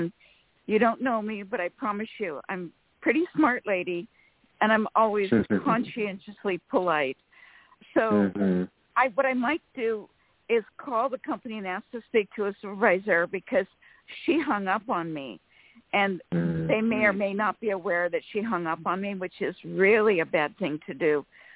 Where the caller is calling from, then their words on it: California, United States; from California.